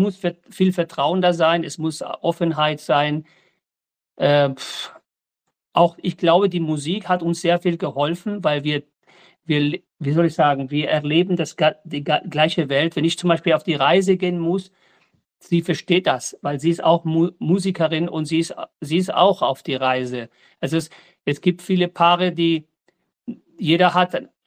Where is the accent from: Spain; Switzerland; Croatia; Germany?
Spain; German is a second language; ich komme auch ursprünglich aus Spanisches. Meine Kelly-Hintergrund fängt in Spanien an.